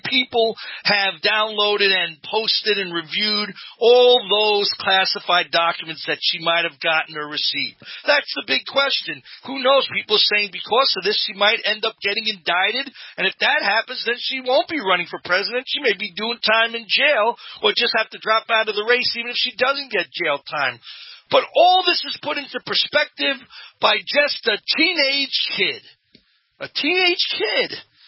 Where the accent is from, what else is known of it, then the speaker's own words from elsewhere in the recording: New York, United States; I'm from New York. How can I not mention that?